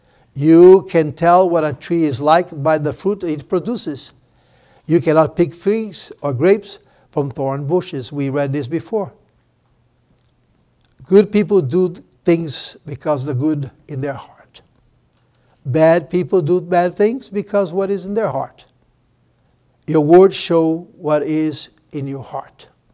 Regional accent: Brazil; English is a second language; a dear lady from my home state in Brazil

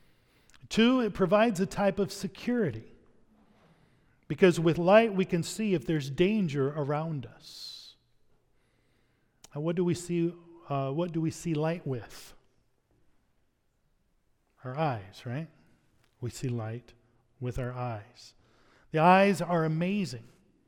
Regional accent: Texas, United States; We had those growing up in Texas

